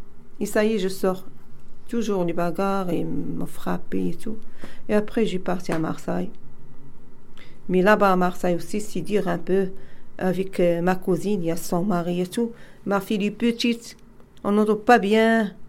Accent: Morocco; now in France; Je viens de Maroc.

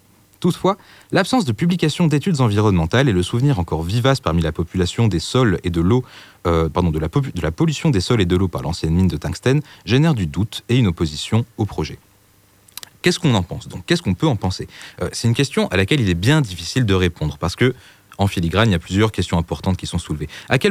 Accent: Échassières, Auvergne-Rhône-Alpes, France; je vais vous emmener chez moi, en Auvergne, dans le petit village d'Échassières. Alors Échassières, c'est un peu moins de 400 âmes logées dans la forêt à la frontière entre le Puy-de-Dôme et l'Allier.

